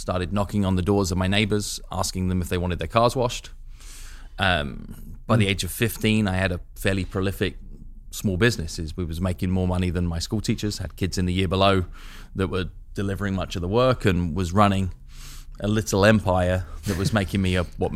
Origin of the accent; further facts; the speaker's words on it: London, United Kingdom; now in New York City, United States; I'm not from New York City. No, I grew up on the outskirts of London.